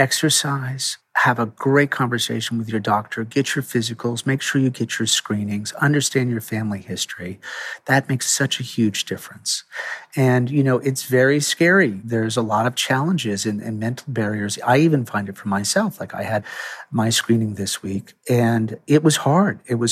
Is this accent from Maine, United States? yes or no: yes; Turner, Maine, United States; When I grew up in Turner, we actually had a doctor who would come visit you with a bag